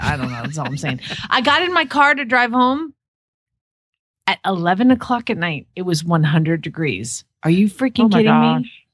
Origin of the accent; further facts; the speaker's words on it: Phoenix, Arizona, United States; from Phoenix, Arizona.